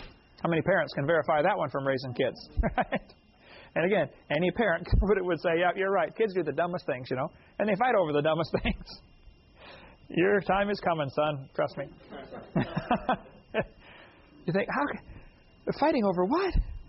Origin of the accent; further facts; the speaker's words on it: East Peoria, Illinois, United States; But I was raised in East Peoria, Illinois.